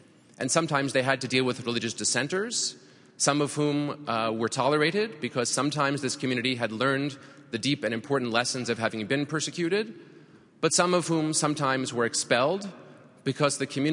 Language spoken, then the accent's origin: English; Massachusetts, United States; I speak, of course, of my home state, Massachusetts